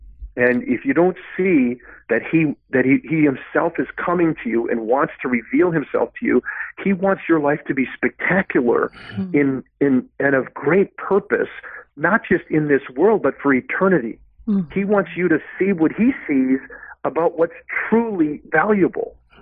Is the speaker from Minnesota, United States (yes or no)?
yes; New Ulm, Minnesota, United States; First place I went was a group like my sister was in my hometown, New Ulm.